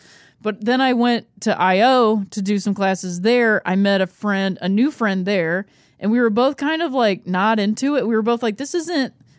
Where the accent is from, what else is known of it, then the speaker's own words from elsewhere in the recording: Akron, Ohio, United States; So I grew up in Akron, Ohio, and mm-hmm. Single mom, also lived with my grandparents.